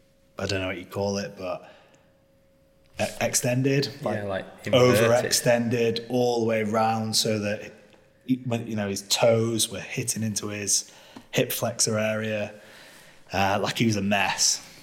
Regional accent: Preston, North West England, United Kingdom; I came from Preston. I was drinking cider and, you know, trying to get off with girls in the park most of my life, trying, still am.

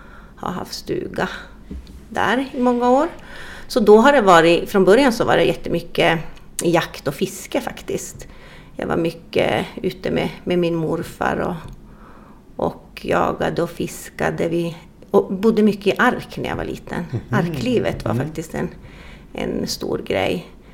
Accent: Kiruna, Norrbotten County, Sweden; jag är jag är från Kiruna och uppvuxen i Kiruna, gått skola här, men jag har tillbringat mycket tid. Som liten var jag mycket ute i Laukkuluspa. Det är en liten by som ligger efter Nikkaluoktavägen.

